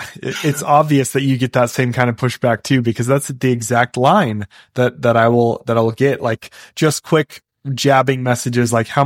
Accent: Idaho, United States; And like, I grew up in Idaho, and people wouldn't think this, like, we're near Oregon and Washington

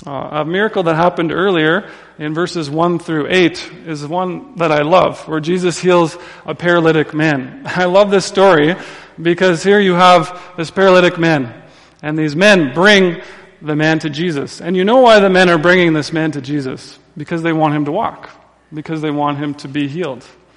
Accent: Saskatchewan, Canada; I'm from Saskatchewan.

